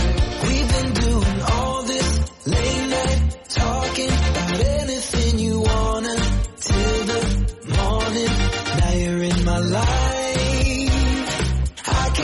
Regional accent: Rhineland, Germany; denn ich bin Rheinländer

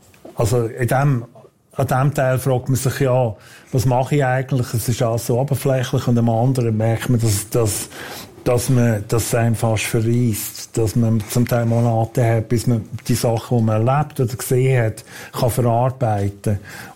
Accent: Switzerland; als Schweizer, wenn man jemals in ein Kriegsgebiet kommt

